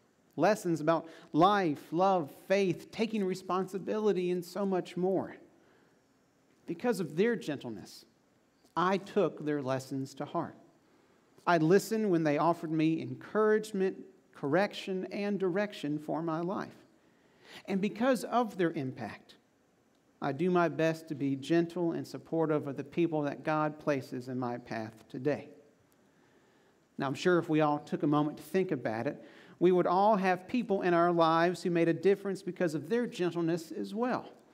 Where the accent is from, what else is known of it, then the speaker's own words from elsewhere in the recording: St. Paul's, North Carolina, United States; Now, that's the exact opposite of my hometown. St. Paul's is a small town in southeastern North Carolina, and it's home to about 2,000 people and 6 stoplights.